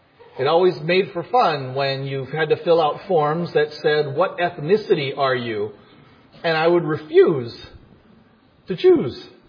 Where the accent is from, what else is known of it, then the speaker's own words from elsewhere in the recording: Hawaii, United States; kids growing up in Hawaii, because we're all kind of chop suey. Kids always learn all of their ethnicities, right? Where, you know, like for me, I always grew up with this chant in my head. I'm Scottish, Irish, English, Dutch, Indian, Filipino.